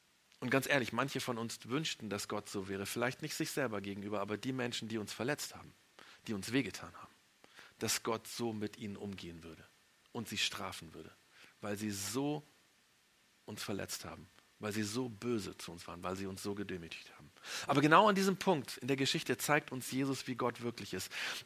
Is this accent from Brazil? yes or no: no; Japan; Ich bin, für die, die es nicht wissen, in Japan aufgewachsen und wir sind nach Japan geflogen